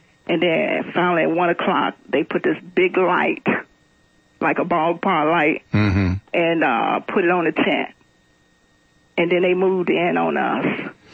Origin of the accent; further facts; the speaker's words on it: Memphis, Tennessee, United States; because I'm from Memphis, Tennessee, mm-hmm. in the 1960s, she marched with Dr. King.